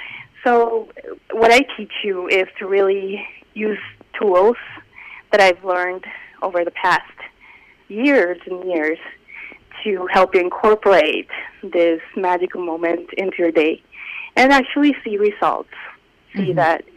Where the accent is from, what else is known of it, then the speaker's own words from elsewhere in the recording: Colombia; So I am originally from South America, Colombia.